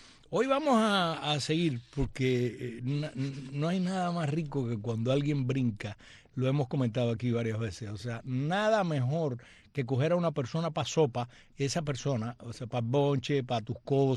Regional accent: Cuba

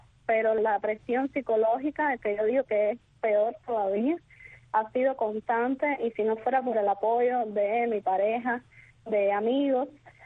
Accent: Cuba; el orgullo como cubana.

